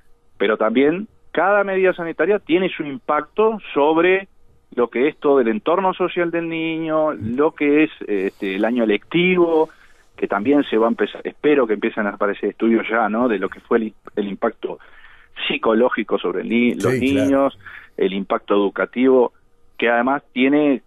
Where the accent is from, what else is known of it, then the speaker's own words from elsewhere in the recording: Uruguay; born there; Es un conjunto de profesionales nacidos en Uruguay, en realidad nacimos en Uruguay